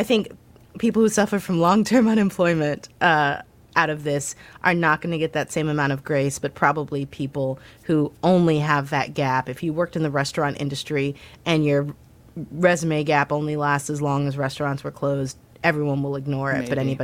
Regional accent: Missouri, United States; now in Washington, D.C., United States; Look, I am from Missouri. We spend a lot of time watching weather. Although we did have a tornado here in D.C. the other day, random, usually doesn't happen.

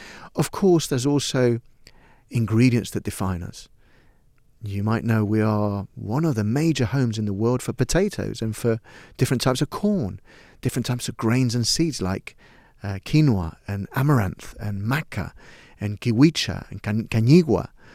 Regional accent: Lima, Peru; a lower middle class or working class or peasant kind of family in Peru who was Andean. But I grew up in Lima what you might describe as a little bit of a privileged lifestyle

